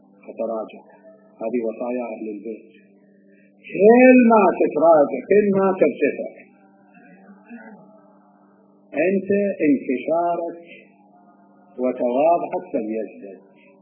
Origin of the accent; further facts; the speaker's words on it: Najaf, Najaf Governorate, Iraq; أكو كان عندنا في النجف الأشرف،